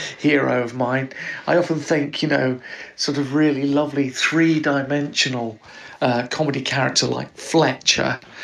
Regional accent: Pinner, London, United Kingdom; I'm from Pinner in northwest London, very sort of a middle class London suburb, the London Borough of Harrow

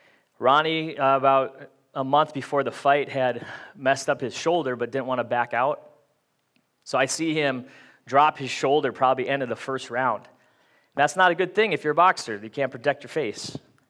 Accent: Fridley, Minnesota, United States; That's how I say it. It's fully Spanish, but I'm Filipino, and I grew up in Fridley.

